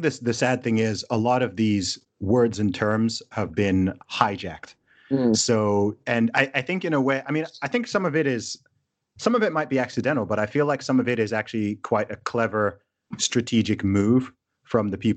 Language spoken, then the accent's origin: English; Saudi Arabia; I grew up in Saudi Arabia and I went to an international school.